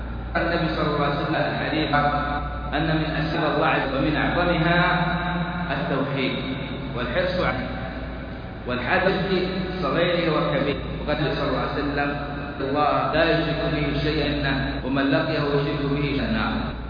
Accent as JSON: {"language": "Arabic", "country": "Saudi Arabia", "said": "في بلادنا السعودية"}